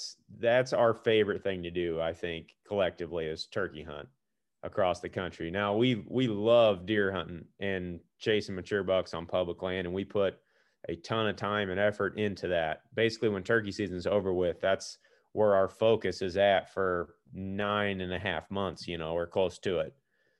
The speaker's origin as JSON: {"language": "English", "region": "Missouri", "country": "United States", "said": "I mean, I'm from Missouri, Jake's from Wisconsin, Ted's from Iowa, Greg's from Nebraska, Zach's from Ohio."}